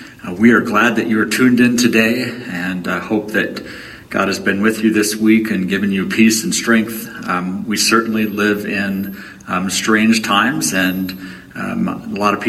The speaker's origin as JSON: {"language": "English", "country": "Hong Kong", "tie": "born or raised there", "said": "When I grew up in Hong Kong on the South China Sea"}